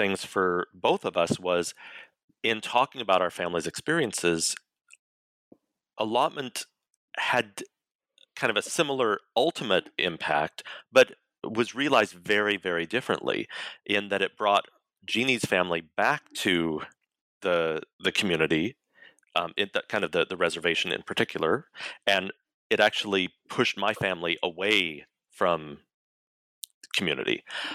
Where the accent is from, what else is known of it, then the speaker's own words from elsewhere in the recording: Colorado, United States; Yeah, so I'm a Cherokee Nation citizen. I was born and raised in Colorado, and my background is in literary studies primarily, but also history.